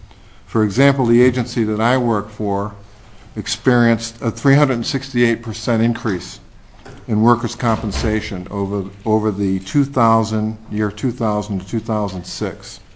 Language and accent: English; Wasilla, Alaska, United States; I'm from Wasilla, Alaska.